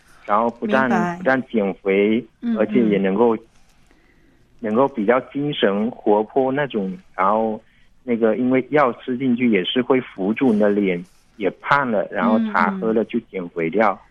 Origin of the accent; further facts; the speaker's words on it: Fuding, Fujian, China; 我们老家是在福鼎太姥山这边，就是我们老家。